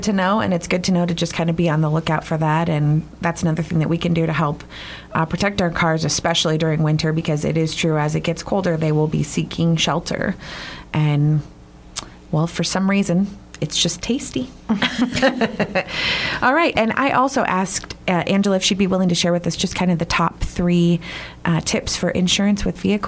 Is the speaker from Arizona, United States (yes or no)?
yes; Phoenix, Arizona, United States; moved away; And I had that experience for the first time when I moved up here in 2014. I was from Phoenix, and we just don't seem to have issues like that.